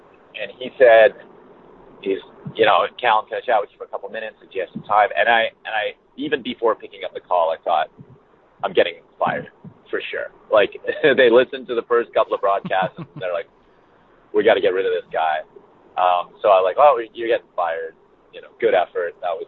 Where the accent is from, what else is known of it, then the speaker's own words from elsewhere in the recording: Alberta, Canada; also born or lived in Vancouver; I'm a Western kid. So I grew up in Alberta and I lived in Vancouver. So I wasn't used to the humidity